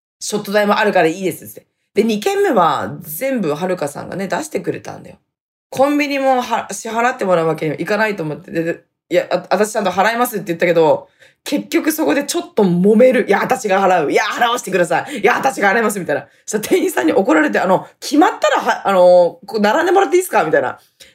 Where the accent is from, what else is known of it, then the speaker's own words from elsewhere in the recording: Hokkaido, Japan; 例えばさ、北海道のどこ出身なのって言われて、私は細かい住所とかは地域とか言いたくないんだよね。